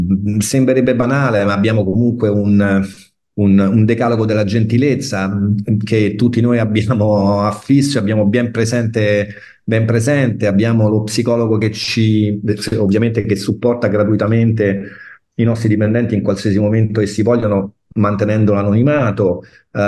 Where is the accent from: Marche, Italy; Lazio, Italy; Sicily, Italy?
Lazio, Italy; Rome; born there; Ti sto rispondendo da Roma in questo momento e sono romano, diciamo, di nascita.